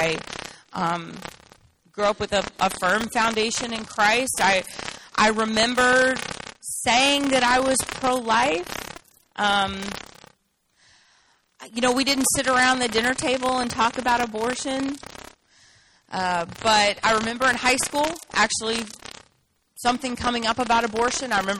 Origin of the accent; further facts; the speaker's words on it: Louisiana, United States; I grew up in South Louisiana. There wasn't an abortion clinic anywhere around us.